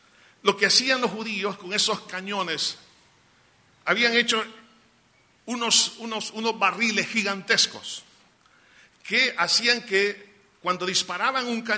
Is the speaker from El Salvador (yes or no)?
yes; El Salvador; si eso nos hubiera sucedido a nosotros aquí como nación salvadoreña